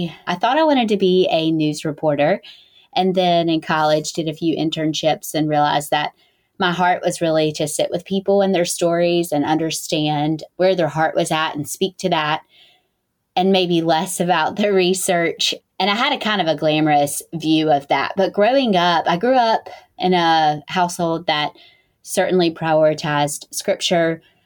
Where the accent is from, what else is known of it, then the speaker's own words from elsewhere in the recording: Greenville, North Carolina, United States; I am from Greenville, North Carolina.